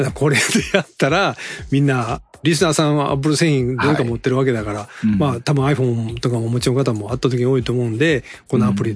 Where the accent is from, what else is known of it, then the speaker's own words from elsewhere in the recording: Osaka, Japan; まあ私は大阪ですけど、大阪の感覚で言ったら